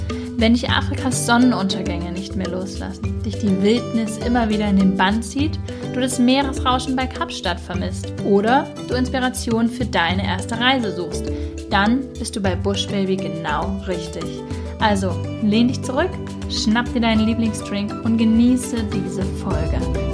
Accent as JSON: {"language": "German", "country": "Germany", "lives_now": "Berlin, Germany", "said": "ich komme aus Deutschland, genau zu sein, wohne ich seit vielen, vielen Jahren in Berlin."}